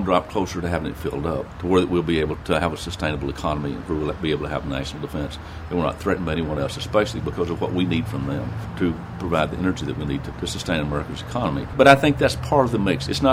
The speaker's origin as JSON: {"language": "English", "region": "Tennessee", "country": "United States", "said": "I am a Tennessee and Southern Democrat."}